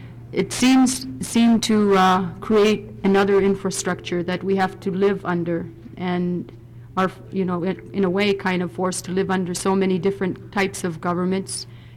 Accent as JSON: {"language": "English", "town": "Barrow", "region": "Alaska", "country": "United States", "tie": "born or raised there", "said": "I was born and raised in Barrow. And what I have to say will reflect the way that I grew up"}